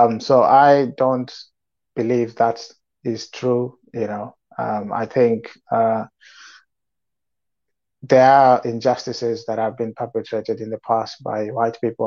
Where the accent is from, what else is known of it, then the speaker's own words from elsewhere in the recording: Kenya; now in United Kingdom; Yes, so I grew up in Kenya, and then later on in my life, I moved to the UK where I'm living at the moment.